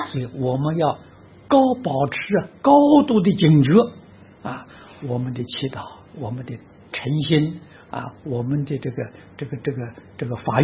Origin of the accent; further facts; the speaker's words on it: China; 我们中国人讲合情合理合法啊